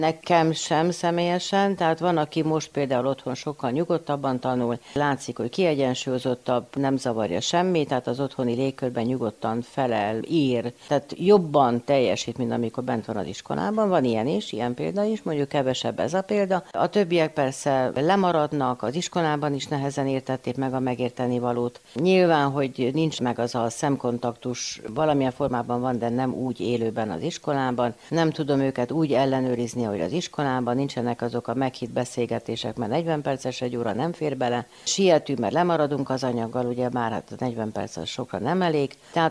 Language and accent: Hungarian; Cluj-Napoca, Cluj County, Romania; Hát én kolozsvári vagyok